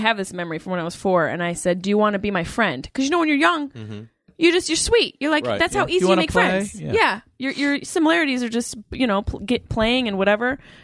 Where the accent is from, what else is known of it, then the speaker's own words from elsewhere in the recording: Syracuse, New York, United States; I'm from Syracuse, New York.